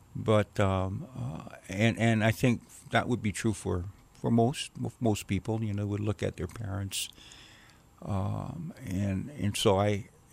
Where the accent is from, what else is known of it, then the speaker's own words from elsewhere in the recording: Hawaii, United States; On the island of Oahu, all over, actually. When I stop and think about it, I guess as a child, we lived in Lanikai, we lived in McCully, we lived in St. Louis Heights, we lived in Kualoa.